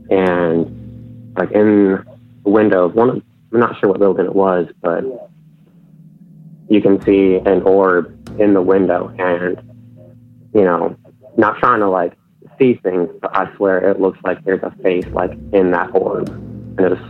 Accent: Indiana, United States; I'm from Indiana.

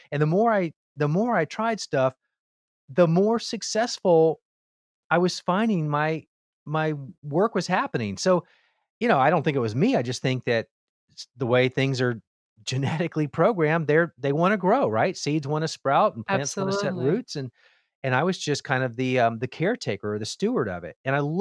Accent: Miami, Florida, United States; I was the youngest of four boys. I grew up in Miami, Florida.

